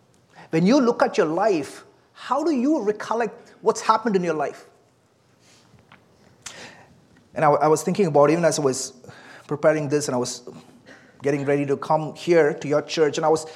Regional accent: India; now in United States; But I'm not from here. I'm not from the U.S. I'm from India.

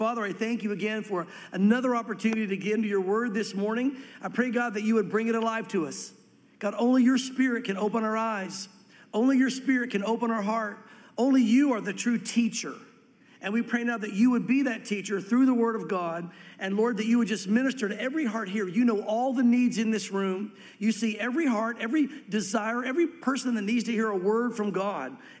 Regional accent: the South, United States; growing up in the South, growing up in your normal denominational church

